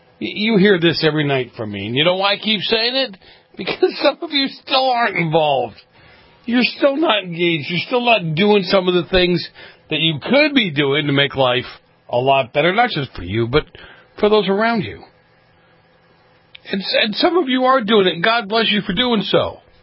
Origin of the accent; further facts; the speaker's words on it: United States; I'm proud of my Italian heritage, but I'm an American. I'm a patriot.